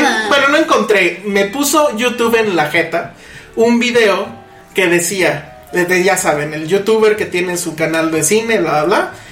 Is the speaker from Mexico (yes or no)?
yes; Mexico; porque como mexicanos, en nuestra cotidianidad, nada nos obliga a saber quién es